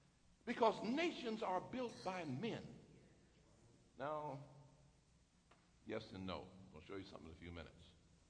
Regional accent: United States; born there; Pastor's glad I was born in America.

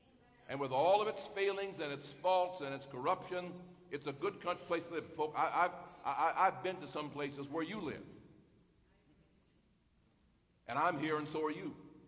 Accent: United States; born there; Pastor's glad I was born in America.

